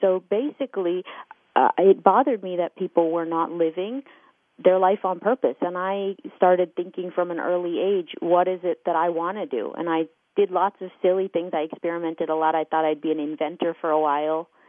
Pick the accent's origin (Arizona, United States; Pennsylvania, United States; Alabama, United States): Arizona, United States; Phoenix; my parents were in India and I was raised in Phoenix, Arizona.